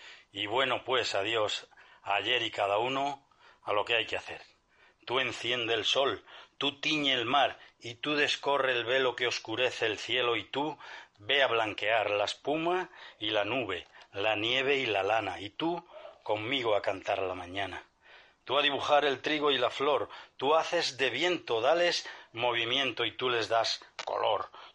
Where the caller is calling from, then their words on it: Madrid, Community of Madrid, Spain; de Madrid.